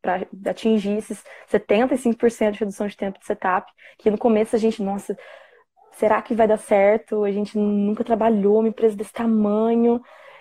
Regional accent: Taubaté, São Paulo, Brazil; Porque eu sou de Taubaté, né?

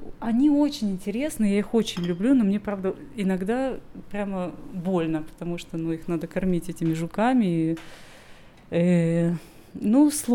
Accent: Russia; Никаких проблем из-за того, что я россиянка, у меня не было.

